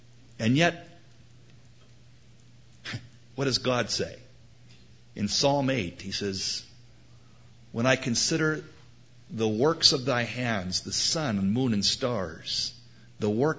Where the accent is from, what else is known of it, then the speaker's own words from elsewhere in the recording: Portland, Oregon, United States; I can recall when I was a little tiny guy in Portland, Oregon. I was born in Portland.